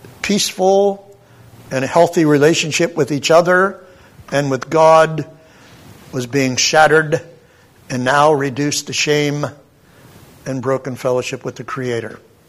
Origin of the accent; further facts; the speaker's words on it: Pennsylvania, United States; From the time that I was a teenager growing up in southwestern Pennsylvania